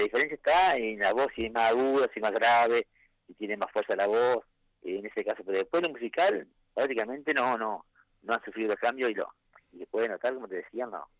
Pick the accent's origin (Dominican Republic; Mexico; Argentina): Argentina; Gualeguay, Entre Ríos; Somos de Gualeguay, tocamos siempre en Gualeguay